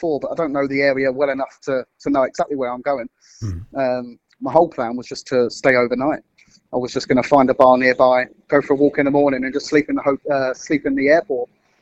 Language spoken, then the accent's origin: English; London, United Kingdom; moved away; I'm from London.